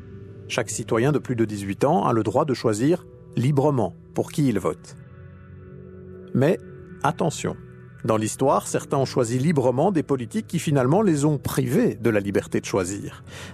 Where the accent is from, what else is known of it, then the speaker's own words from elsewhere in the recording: Belgium; ont particulièrement beaucoup de succès en ce moment chez nous, en Belgique ?